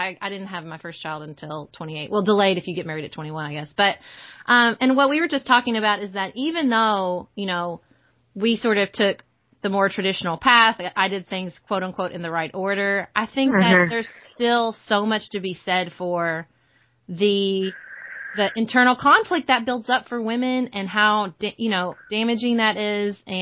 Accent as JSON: {"language": "English", "region": "the South", "country": "United States", "tie": "born or raised there", "said": "I grew up in the South. I went to a Southern college."}